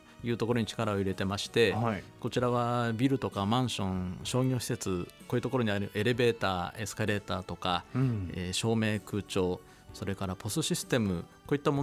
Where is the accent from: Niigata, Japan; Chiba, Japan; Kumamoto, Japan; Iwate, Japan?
Iwate, Japan; Morioka; born there; 私は岩手県の盛岡市というところで生まれました。